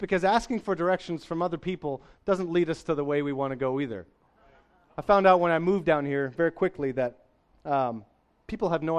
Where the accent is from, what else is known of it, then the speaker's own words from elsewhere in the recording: Canada; I'm from Canada. We used to look to the mountains.